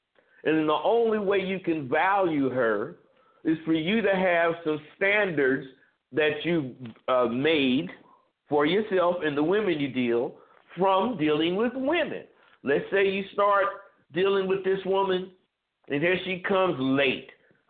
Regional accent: Vallejo, California, United States; I grew up in Vallejo, California, but my folks was out of Louisiana.

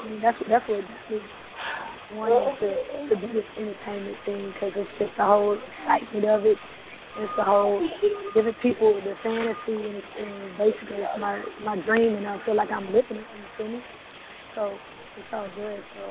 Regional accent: Dallas, Texas, United States; I'm from Dallas, from the D.

